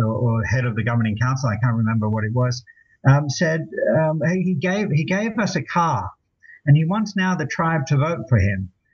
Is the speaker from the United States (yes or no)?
no; Australia; Now, I'm Australian.